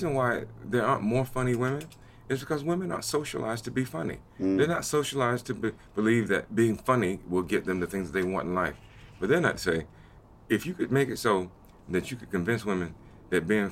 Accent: Georgia, United States; I grew up in Georgia too.

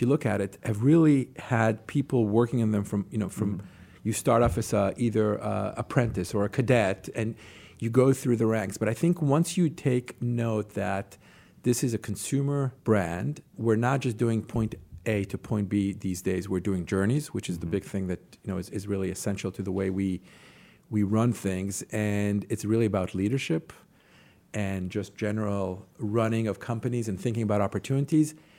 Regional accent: Jerusalem, Jerusalem District, Israel; You know, I grew up in Jerusalem, in Israel.

